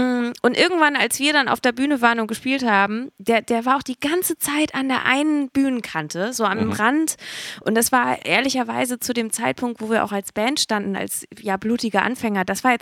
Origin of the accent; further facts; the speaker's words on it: Hamburg, Germany; wo kommt ihr denn her? Und dann so, ja, aus Hamburg.